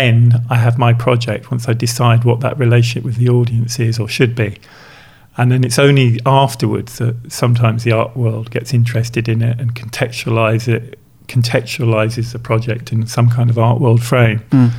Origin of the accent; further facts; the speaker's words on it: London, United Kingdom; born there; now in Glasgow, United Kingdom; I was born in London at the time of the New York Times commission. I was living in Glasgow, so I've been living in Glasgow for 10 years